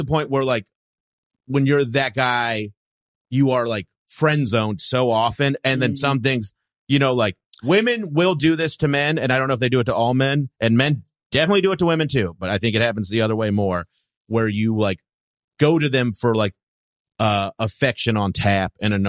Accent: the South, United States; Like, I'm from the South.

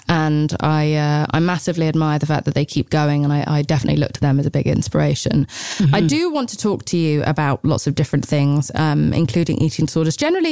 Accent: England, United Kingdom; But I'm English and we don't have that reputation.

